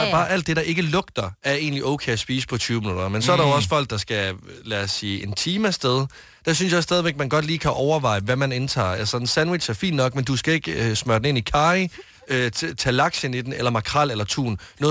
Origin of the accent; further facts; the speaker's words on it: Varde, Region of Southern Denmark, Denmark; now in Copenhagen, Denmark; nu kommer jeg jo fra Varde over i Vestjylland, og jeg er sådan en gang i måneden hjemme og besøge min familie